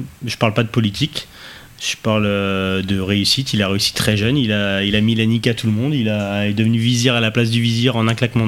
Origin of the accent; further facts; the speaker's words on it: France; Je suis français. J'ai des origines algériennes un petit peu.